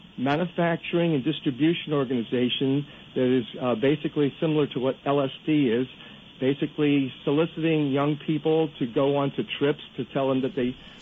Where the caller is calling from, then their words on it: Honolulu, Hawaii, United States; Yes, right now I'm calling from Honolulu, but I'm a resident in Pahoa, Hawaii.